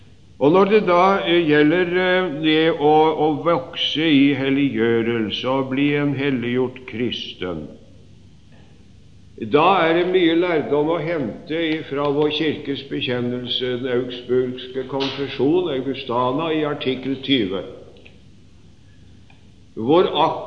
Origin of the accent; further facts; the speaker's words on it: Sarpsborg, Østfold, Norway; Da jeg var ung, i min hjemby i Sarpsborg, det var ikke så flust med penger